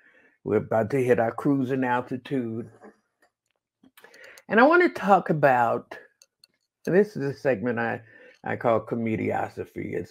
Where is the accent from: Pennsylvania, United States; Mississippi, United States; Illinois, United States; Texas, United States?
Illinois, United States; Chicago; I'm from Chicago. We're from a different kind of, we're from a street kind of urban show business where it don't matter who's on the stage